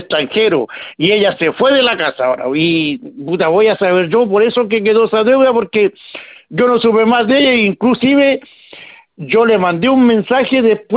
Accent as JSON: {"language": "Spanish", "town": "Talcahuano", "region": "Biobío", "country": "Chile", "said": "yo soy de Talcahuano."}